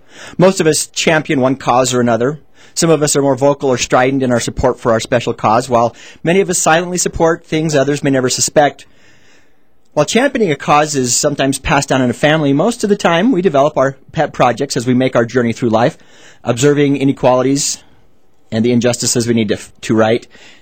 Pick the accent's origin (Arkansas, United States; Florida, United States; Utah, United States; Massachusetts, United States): Utah, United States; Well, I did my best, even though I was from Utah.